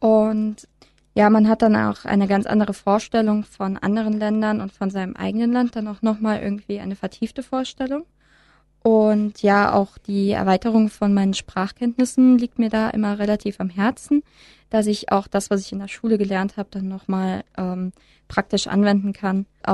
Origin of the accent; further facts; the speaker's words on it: Germany; was zum Beispiel ich in Dänemark hatte, da habe ich gesagt, ich bin aus Deutschland und jeder ist quasi zusammengezuckt und hat erstmal Abstand genommen